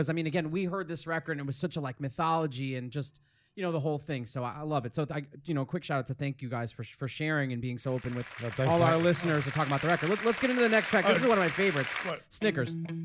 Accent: Connecticut, United States; I mean, I grew up in Connecticut.

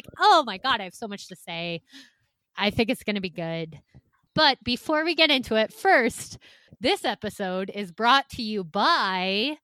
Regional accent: Midwest, United States; And I like understood that as a Midwesterner, like you learn how to survive, and like the summer means more because the winter's so bad.

